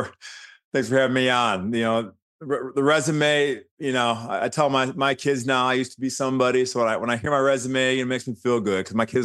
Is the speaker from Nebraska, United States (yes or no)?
no; Birmingham, Michigan, United States; You know, I grew up in Birmingham, suburb of Detroit, and I had never heard of Chris Webber when I was growing up.